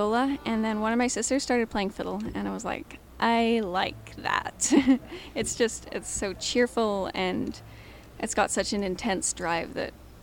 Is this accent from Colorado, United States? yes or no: yes; Rye, Colorado, United States; Yeah, I'm from Rye.